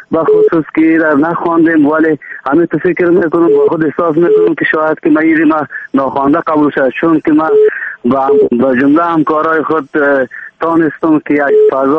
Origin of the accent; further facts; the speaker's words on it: Baghlan, Afghanistan; من خودم به بخش پلیس ولایت قندار خدمت میکنم و اصلا از بغلان هستم.